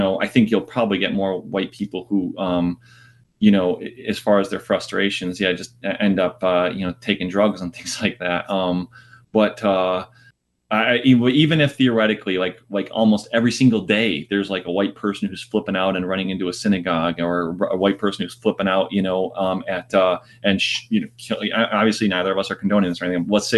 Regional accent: United States; I'm an American, and I don't want anything except for kind of like the America, you know, that I grew up in and so forth.

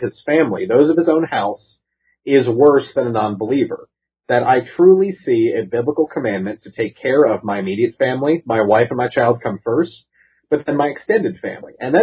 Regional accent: Maryland, United States; Now, growing up in Maryland, I was only a couple hours drive from pretty much all of the War Between the States sites.

